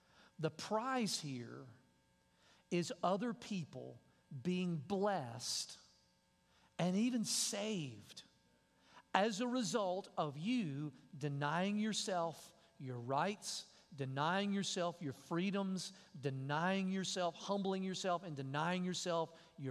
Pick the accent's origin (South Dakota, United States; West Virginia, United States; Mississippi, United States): Mississippi, United States; accent: redneck country; I love my accent. And when I call my friends from Mississippi, I just slide right back down into it. And I'm proud of my accent.